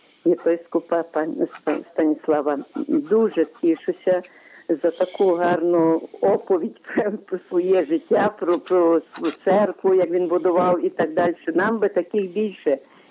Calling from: Lviv, Lviv Oblast, Ukraine; Я зі Львова телефоную. Я сама греко-католичка.

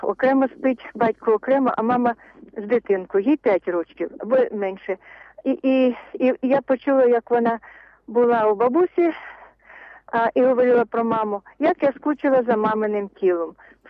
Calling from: Kyiv Oblast, Ukraine; Київщина.

